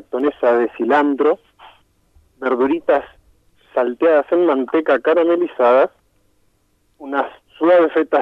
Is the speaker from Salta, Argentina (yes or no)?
no; Buenos Aires, Argentina; born there; now in San Rafael, Argentina; Yo soy nacido en Buenos Aires, uh-huh. Pero vivo hace 26 años acá en San Rafael.